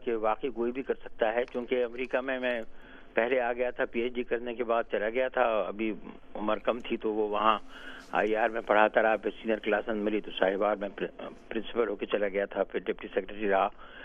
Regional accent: Bahawalpur, Punjab, Pakistan; also born or lived in India; محلہ کجل پورہ بہاولپور میں جہاں میں بڑا ہوا اور ایسے کالج سے میں نے بی اے پاس کیا تھا, اس وقت عمر ذرا کمی تھی 17 سال کی

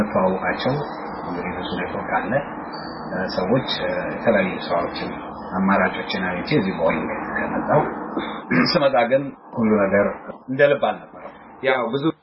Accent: Addis Ababa, Ethiopia; moved away as an adult; ከዛ በፊት ቶልጂ ያደኩት አዲስ አበባ ኢትዮጵያ ውስጥ ነው። እዛ የተማርኩትም መደበኛ ትምህርት መቼም ትምህርት አያልቅም፣ ግን መደበኛው ትምህርት የሃይስኩልም የኮሌጅ ዩኒቨርሲቲም አዲስ አበባ ዩኒቨርሲቲ ተማርኩት።

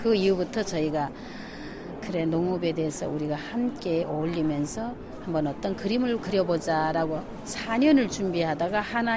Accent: Aoji, North Hamgyong, North Korea; now in South Korea; 제가 살고 있는 아오지 제 고향이고요.

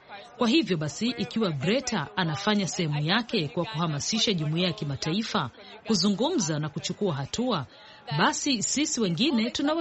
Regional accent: Uganda; Mimi ninatoka Uganda

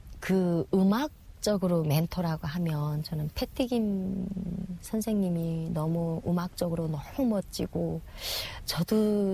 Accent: North Korea; now in South Korea; 저는 탈북해서 와서 한국에 와서 가수 활동을 하고 있는 새터민 가수

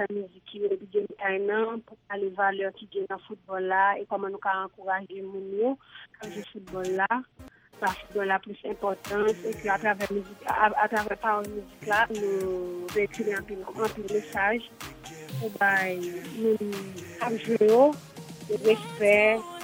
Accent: Haiti; je suis haïtien

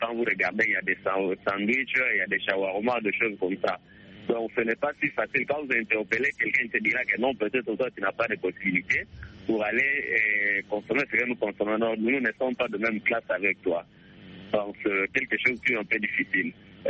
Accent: Kinshasa, DR Congo; par exemple, ici chez nous à Kinshasa

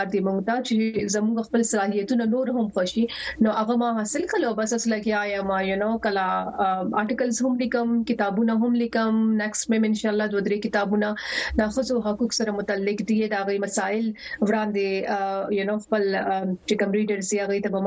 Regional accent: Pakistan; now in United Kingdom; پاکستان زموږ ملک دی مونږ د پاکستان یو زموږ پہچان دی

